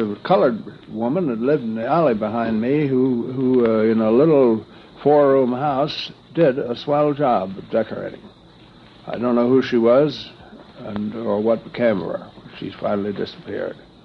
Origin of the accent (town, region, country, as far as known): Baltimore, Maryland, United States; born there